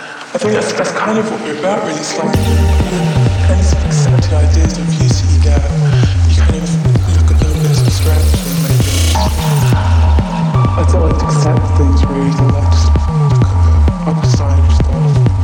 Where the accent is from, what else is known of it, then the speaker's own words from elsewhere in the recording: Ilford, London, United Kingdom; I grew up in Ilford, sort of East London suburbs, and there's nothing to do.